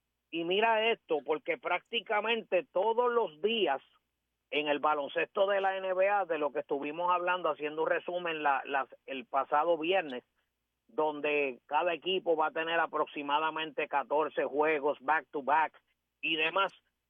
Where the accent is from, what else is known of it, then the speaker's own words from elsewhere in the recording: Puerto Rico; nosotros como boricuas, a mí particularmente lo digo